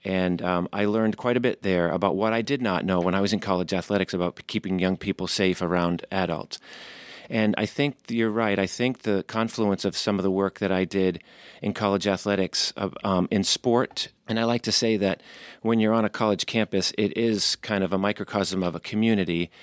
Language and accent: English; Vermont, United States; also born or lived in Massachusetts / Saratoga, New York; I was born in Massachusetts, grew up in Vermont, spent quite a bit of time in the Saratoga area of New York when my father got a job up there.